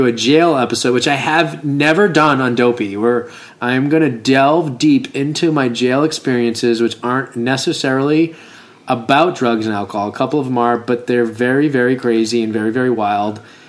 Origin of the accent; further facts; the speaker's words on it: Arizona, United States; also born or lived in Boston; Well, dude, I remember moving to Arizona because I was born in Boston. Moved to Arizona.